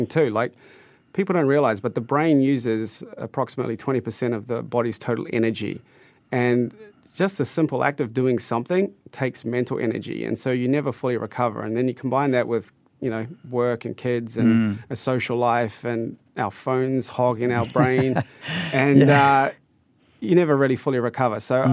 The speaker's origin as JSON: {"language": "English", "country": "New Zealand", "said": "I'm a Kiwi."}